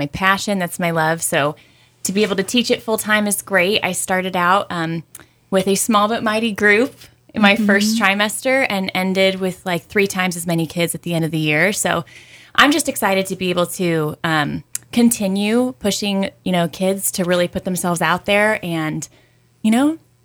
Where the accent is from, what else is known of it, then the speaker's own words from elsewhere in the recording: Santa Barbara, California, United States; It was Santa Barbara, California.